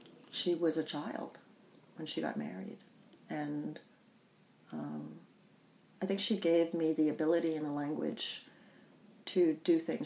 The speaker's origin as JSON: {"language": "English", "country": "Bahamas", "tie": "born or raised there", "also_born_or_lived": "United States", "said": "I grew up in the Bahamas, and I was born in the United States"}